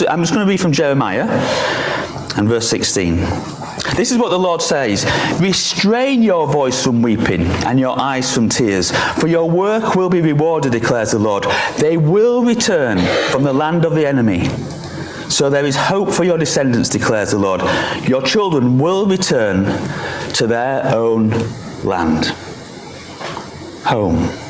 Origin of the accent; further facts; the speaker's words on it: Yorkshire and the Humber, United Kingdom; I come from Yorkshire, you may not know